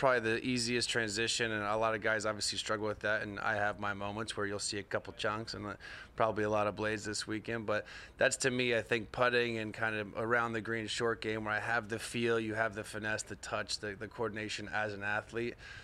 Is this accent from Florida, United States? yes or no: yes; Orlando, Florida, United States; which growing up in Orlando, I probably should have started earlier.